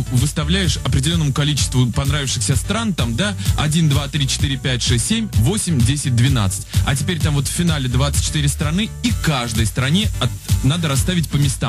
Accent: Saint Petersburg, Russia; Мы питерские

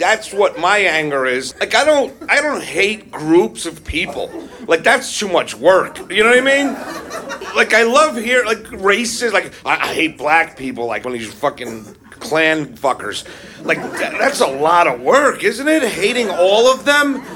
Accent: New York, United States; You got to remember, I'm from New York, you understand? We have other people there.

